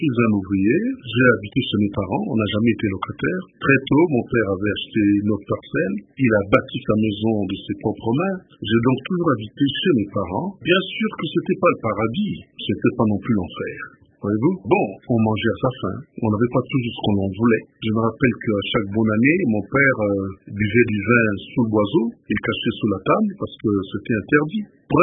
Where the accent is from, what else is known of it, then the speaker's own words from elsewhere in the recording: Kinshasa, DR Congo; Je suis né ici, j'ai grandi ici, j'ai fait mes études primaires et secondaires ici, je suis allé faire mes études universitaires en Belgique.